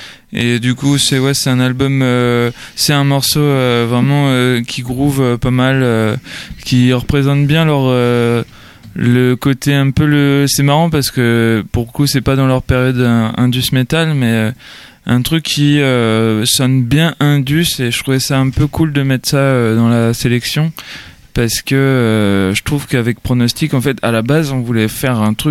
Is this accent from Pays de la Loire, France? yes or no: no; Saint-Malo, Brittany, France; born there; now in Rennes, France; Moi je suis né à Saint-Malo, mais c'est vrai que ça fait, par contre ça fait 8 ans que j'habite à Rennes.